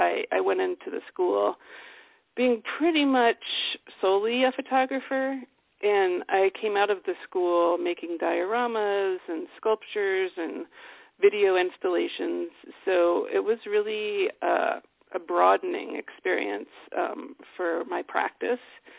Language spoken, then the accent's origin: English; Maryland, United States; also born or lived in Boston / New York; now in California, United States; I'm originally from Maryland, and I went to school in Boston. Then I spent a little bit of time in New York before coming out here about 2000.